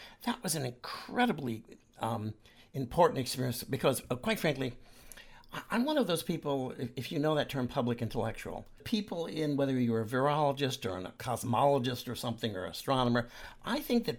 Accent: California, United States; now in New York, United States; Yes, I'm a Californian who lives in New York

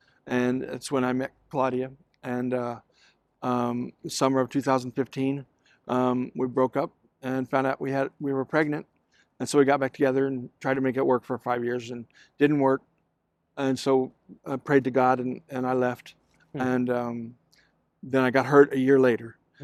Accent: Plano, Texas, United States; also born or lived in Dayton, Ohio / Austin, Texas; So I spent, 10 years in Dayton, Ohio, and then moved to Plano, Texas. Mm-hmm. Spent 10 years there, graduated from Plano East, moved to Austin, and spent 10 years there.

